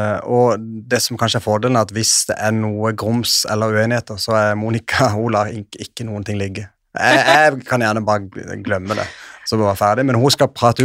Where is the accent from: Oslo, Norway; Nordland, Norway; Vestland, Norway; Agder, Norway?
Agder, Norway; Jeg er jo en ekte sørlending, og da skal du gå litt sent.